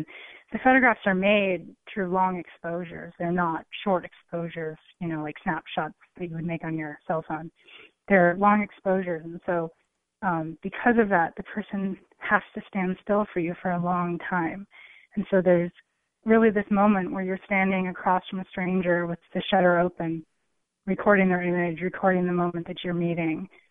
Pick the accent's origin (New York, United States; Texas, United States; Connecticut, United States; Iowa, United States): Iowa, United States; I feel like growing up in Iowa, I was really well-seated to sort of go out into the world and try to make sense of it.